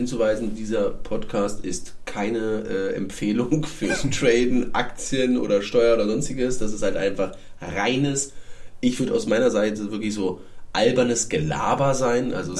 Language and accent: German; Berlin, Germany; wie sagt man so schön als Berliner